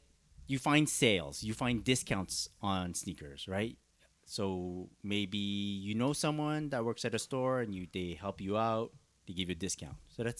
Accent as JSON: {"language": "English", "country": "Canada", "said": "I was from Canada."}